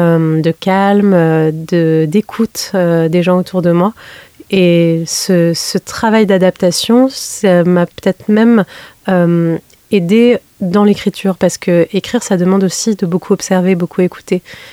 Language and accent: French; Morocco; now in France; J'ai grandi au Maroc. Je suis marocaine de mes deux parents et ça a été une grande découverte pour moi de m'installer en France.